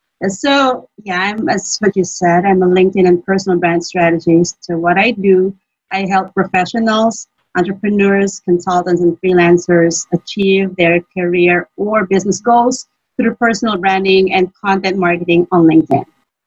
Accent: Manila, Metro Manila, Philippines; also born or lived in Baguio City; now in Angeles City, Philippines; I'm a Filipino, so from the Philippines. I'm Tagalog. I grew up in Manila. I studied in Baguio City. And have been living here in Angeles City, Pampanga for a couple of decades.

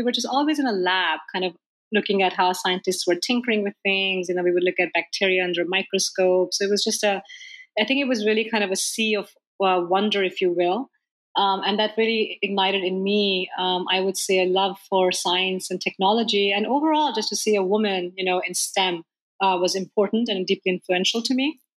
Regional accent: northern India, India; I was born and raised in India to parents who were both mom and dad who were scientists.

